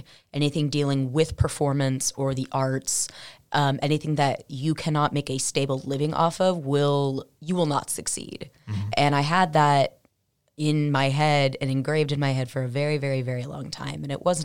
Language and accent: English; California, United States; as a kid born and raised in California